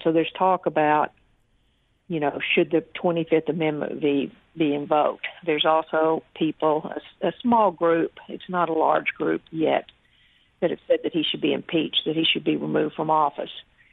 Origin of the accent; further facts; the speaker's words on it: Texas, United States; I'm from Texas. I'm so embarrassed.